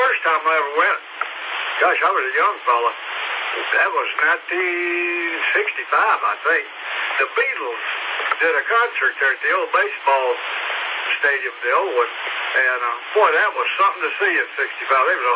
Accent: Greenville, South Carolina, United States; Well, I grew up in Greenville. I'm an old Greenville boy.

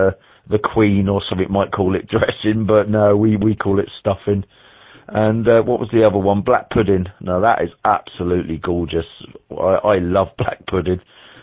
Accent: England, United Kingdom; Well, as an Englishman, I can never understand haggis.

